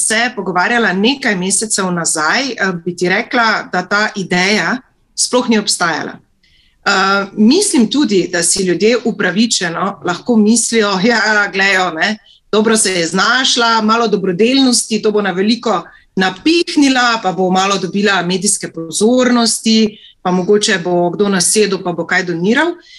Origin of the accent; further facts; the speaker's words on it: Styria, Slovenia; now in Ljubljana, Slovenia; drugače sem Štajerka, preseljena zaradi študija, službe in kasneje ljubezni v Ljubljano. Sem mamica 3 otrok